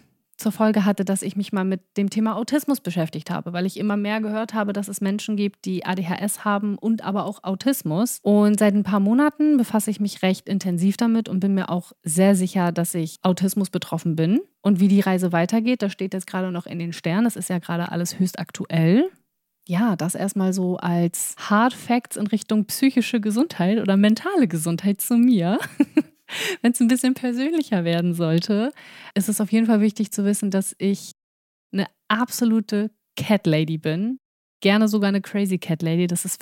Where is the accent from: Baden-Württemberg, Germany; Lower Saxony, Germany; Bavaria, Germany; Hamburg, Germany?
Hamburg, Germany; born there; Ich bin 30 Jahre alt. Ich bin gebürtige Hamburgerin